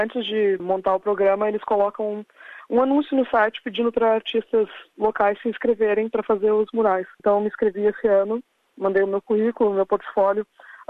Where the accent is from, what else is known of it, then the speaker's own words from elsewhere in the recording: Porto Alegre, Rio Grande do Sul, Brazil; also born or lived in Brisbane; now in Melbourne, Australia; Eu me mudei de Porto Alegre, do Brasil, para Brisbane, na Austrália, para estudar design.